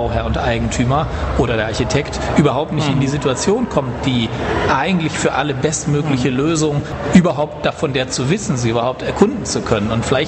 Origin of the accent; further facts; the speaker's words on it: Wuppertal, North Rhine-Westphalia, Germany; wenn man das jemandem sagt, ich komme aus Wuppertal